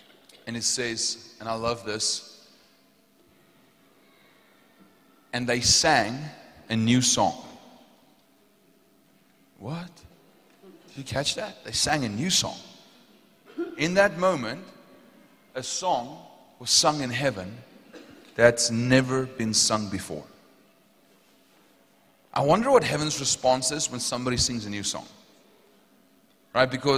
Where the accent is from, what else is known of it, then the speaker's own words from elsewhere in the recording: Potchefstroom, North West, South Africa; I was like, I'm from Potchefstroom. Nobody ever knows where Potchefstroom is, right?